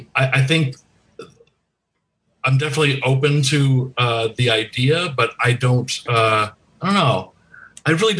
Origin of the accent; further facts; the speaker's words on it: Tucson, Arizona, United States; also born or lived in Los Angeles; I'm born here in LA, but I grew up in Tucson, Arizona.